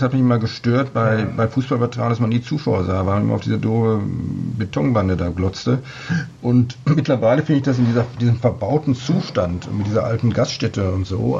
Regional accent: Kamen, North Rhine-Westphalia, Germany; Ich bin in der Nähe von Dortmund aufgewachsen, in Kamen. Die meisten nur durch die Verkehrsnachrichten bekannt.

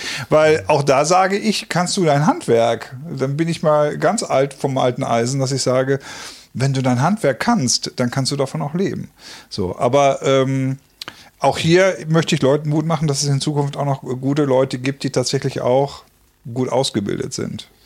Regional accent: Detmold, North Rhine-Westphalia, Germany; ich komme aus Detmold und ich suche gerade auch ein bisschen was

